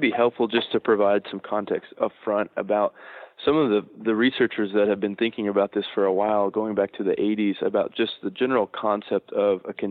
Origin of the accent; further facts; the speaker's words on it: Texas, United States; and I grew up in Texas. So for the last 10 years, I've been bouncing further and further north.